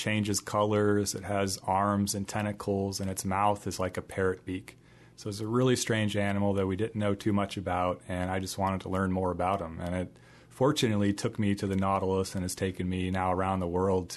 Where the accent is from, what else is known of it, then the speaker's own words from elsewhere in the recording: Phoenix, Arizona, United States; now in Iowa, United States; I grew up in Phoenix, Arizona, so you know, there wasn't much water around